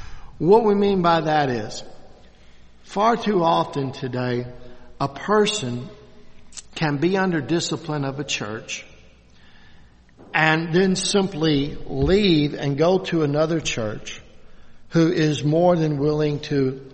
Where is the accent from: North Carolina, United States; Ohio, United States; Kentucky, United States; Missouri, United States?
Kentucky, United States; Louisville; But growing up in Louisville, I don't know what it is now, but then it was like 55% Roman Catholic. So we had all these Catholic schools.